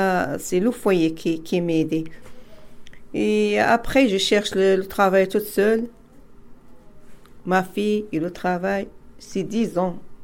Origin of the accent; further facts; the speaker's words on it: Morocco; now in France; Je viens de Maroc.